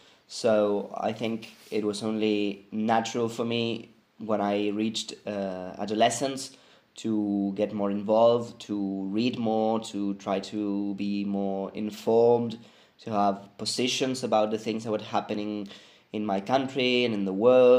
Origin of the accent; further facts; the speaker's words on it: Buenos Aires, Argentina; I'm 27 years old. I'm from Buenos Aires, Argentina.